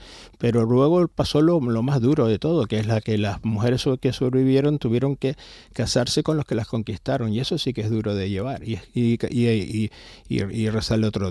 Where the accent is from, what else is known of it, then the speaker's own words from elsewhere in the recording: Canary Islands, Spain; y toda esa mezcla somos los canarios actuales.